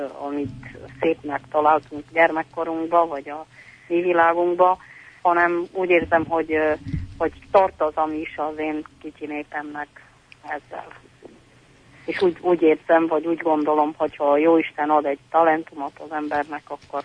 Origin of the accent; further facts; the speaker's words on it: Gioseni, Bacău County, Romania; Én Moldvába születtem, és egy csodálatos gyermekkorom volt ott Diószénbe és Klézén